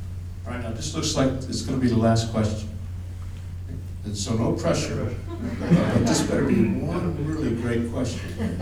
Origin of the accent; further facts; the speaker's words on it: Ireland; Actually, as an Irishman, I think it would turn out to be an opportunity for another Guinness or two.